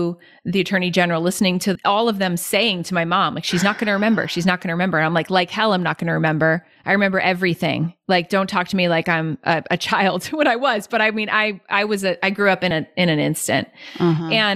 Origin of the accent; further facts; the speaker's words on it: Reading, Massachusetts, United States; So I grew up in Reading, Mass for about 10 years